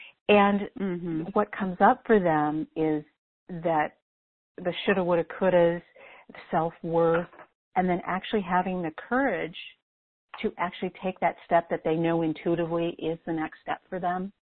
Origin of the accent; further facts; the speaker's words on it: Wisconsin, United States; born there; I was born in Wisconsin in a kind of a very impoverished situation. I'm one of four.